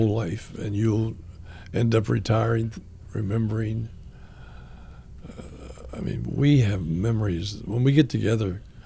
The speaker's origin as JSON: {"language": "English", "town": "Monessen", "region": "Pennsylvania", "country": "United States", "said": "And I am from Western Pennsylvania. And your husband was born in the same town I was, in Monessen, Pennsylvania"}